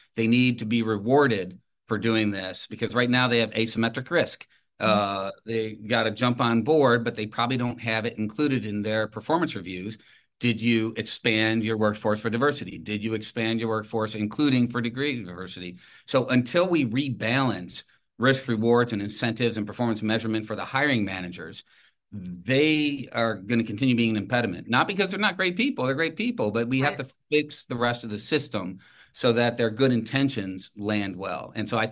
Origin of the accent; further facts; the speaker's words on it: Toledo, Ohio, United States; I grew up in Toledo, as you mentioned at the top of this conversation, and there was times next to Detroit